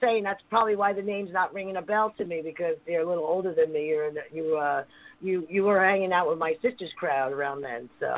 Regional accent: Harrison, New Jersey, United States; Yeah, I'm originally from Harrison.

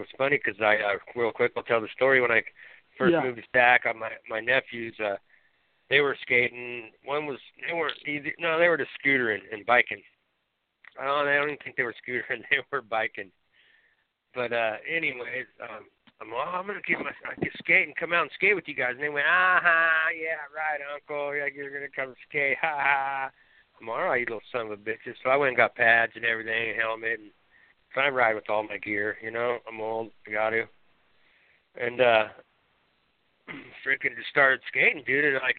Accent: Meyers, California, United States; You know, I grew up in Tahoe, out in Myers.

